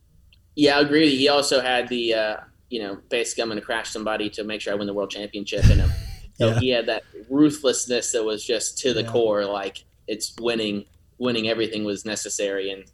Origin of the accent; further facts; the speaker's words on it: Mooresville, North Carolina, United States; I grew up in Mooresville, so not too far from me.